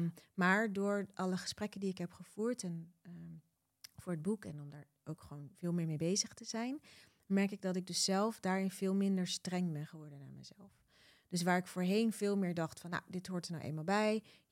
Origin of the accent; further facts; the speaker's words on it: Rotterdam, South Holland, Netherlands; Maar ja, ik kwam gewoon uit Rotterdam.